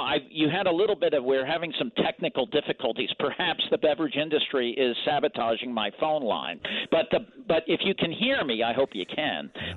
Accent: Philadelphia, Pennsylvania, United States; Well, I'm from Philadelphia. We already have a soda tax

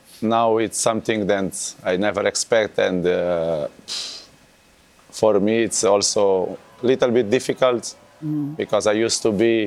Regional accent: Cape Verde; before we used to say we are from Cabo Verde or Cape Verde

